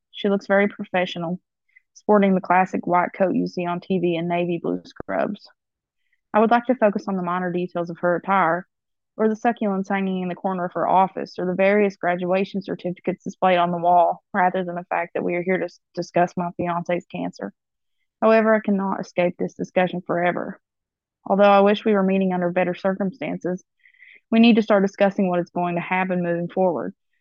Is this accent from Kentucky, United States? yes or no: yes; Kentucky, United States; Growing up in Kentucky, we have seen cancer all our lives